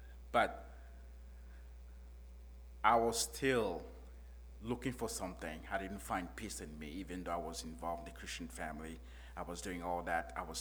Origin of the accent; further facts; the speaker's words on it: Togo; I'm from Togo, West Africa.